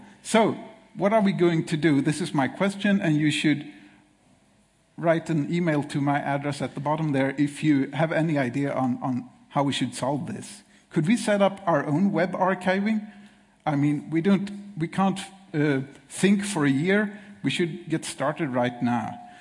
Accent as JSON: {"language": "English", "country": "Sweden", "said": "from Sweden, and I run a literary website."}